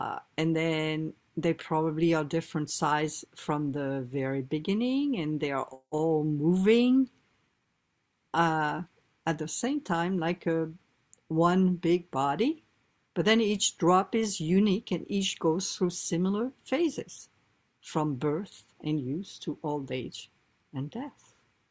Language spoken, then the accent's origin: English; France; I grew up by the water. I grew up by the Atlantic in France on the West Coast. And my hometown is a harbor for fishermen.